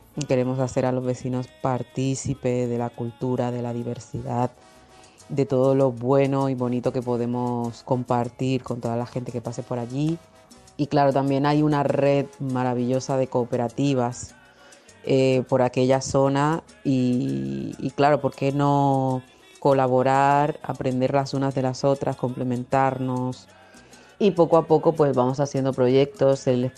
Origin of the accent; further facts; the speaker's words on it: Dominican Republic; soy ilustradora dominicana